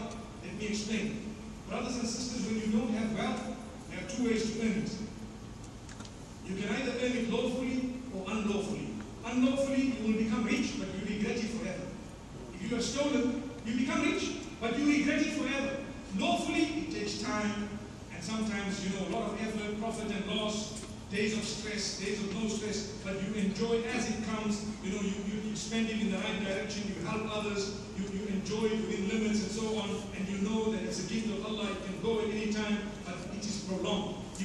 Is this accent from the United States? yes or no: no; Zimbabwe; I come from Zimbabwe.